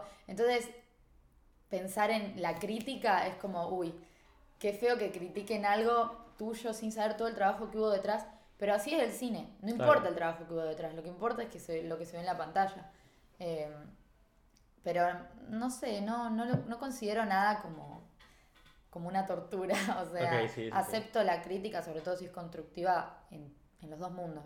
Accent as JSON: {"language": "Spanish", "town": "Pergamino", "region": "Buenos Aires Province", "country": "Argentina", "said": "porque yo soy de Pergamino"}